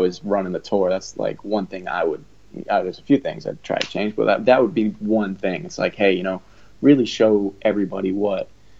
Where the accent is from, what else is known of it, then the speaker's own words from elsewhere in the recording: United States; just because I'm American doesn't mean I have to stay in America.